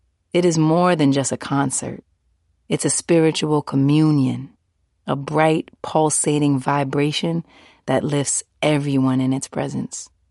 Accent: New York City, New York, United States; My hometown, more than any other city, represents that possibility. Millions have arrived on New York shores, inspired by the sight of Lady Liberty, her torch lighting the way for dreamers.

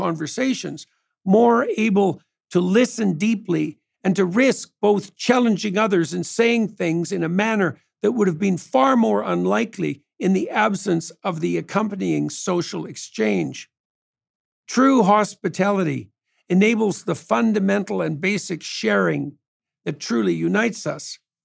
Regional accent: Canada; As a Canadian, I have always been impressed by the sheer theatricality and patriotism

